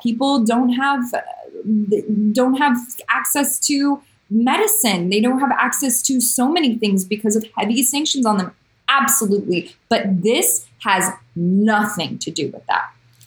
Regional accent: Canada; now in Los Angeles, United States; or I went way more into being Iranian and became super Iranian and then rejected being Canadian. But the truth is I'm both. And now I live in LA and there's parts of that in me too.

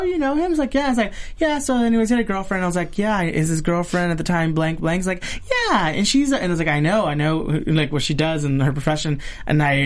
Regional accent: West Covina, California, United States; I grew up in West Covina. I went to school there.

